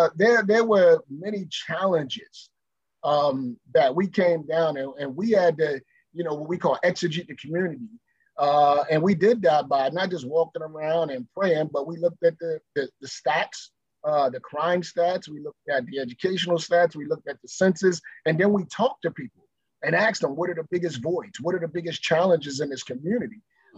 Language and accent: English; Philadelphia, Pennsylvania, United States; You know, so folks know I'm from North. So they wanted to know, like, are we going from Montgomery County to North Philly?